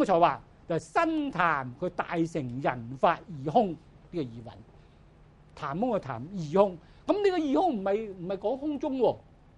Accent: China; 我哋中国人叫做茶杯

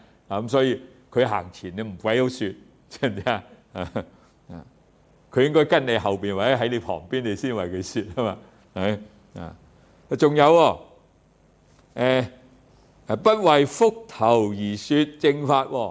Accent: China; 即係我哋中國人係最興嘅嗰啲秘笈啊，唔會傳俾人嘅

